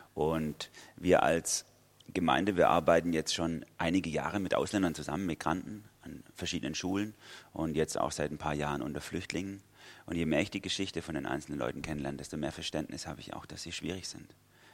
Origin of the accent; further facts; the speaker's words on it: Karlsruhe, Baden-Württemberg, Germany; ich komme aus Karlsruhe, bei uns in der Stadt ist es schon, gibt es in der Stadt über 6000 Türken allein und noch tausende von anderen.